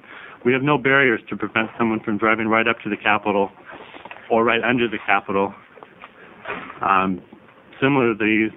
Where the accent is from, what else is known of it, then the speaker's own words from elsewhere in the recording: Hillsboro, Oregon, United States; We're both from Hillsborough, Mr. Chair.